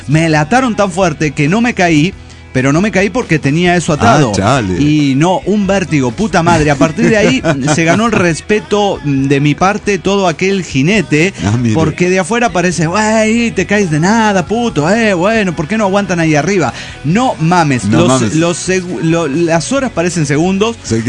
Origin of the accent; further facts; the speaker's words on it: Maracaibo, Zulia, Venezuela; now in Colombia; maracucho en Locombia.